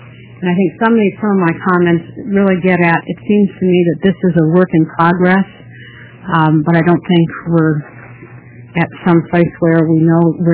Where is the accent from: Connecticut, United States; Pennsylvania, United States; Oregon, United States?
Oregon, United States; Oregon City; from Oregon City.